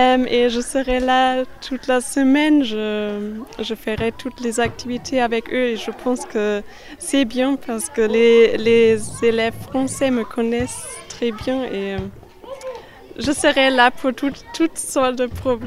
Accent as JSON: {"language": "French", "town": "Mainz", "region": "Rhineland-Palatinate", "country": "Germany", "second_language": "French", "said": "Moi, je viens du sud-ouest d'Allemagne, de Mayence. c'est à côté de Francfort."}